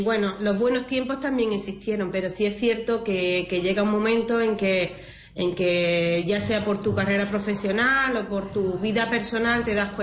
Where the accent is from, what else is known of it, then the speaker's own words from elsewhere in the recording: Barbate, Andalusia, Spain; yo mi tierra es Barbate y todas las primaveras veíamos llegar las orcas a la playa